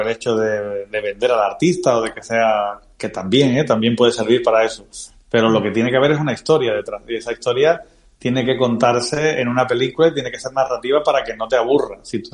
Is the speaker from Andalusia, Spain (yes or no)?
yes; Algeciras, Andalusia, Spain; como yo soy de Algeciras, de Cádiz, siempre ha sido un mito muy cercano a mí.